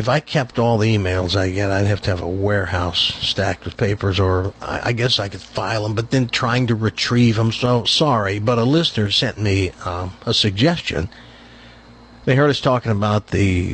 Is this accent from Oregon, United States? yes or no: no; Tennessee, United States; So I grew up at about a 7 or an 8 because I grew up in Tennessee in a little nothing town